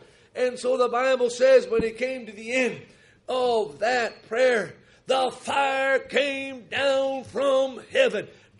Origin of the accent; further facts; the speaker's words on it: Minnesota, United States; also born or lived in Yuma, Arizona; Now, of course, I was born in Yuma, Arizona. On the continental United States, Yuma, Arizona will be the hottest spot in the continental United States. And then, of course, I was raised in Minnesota.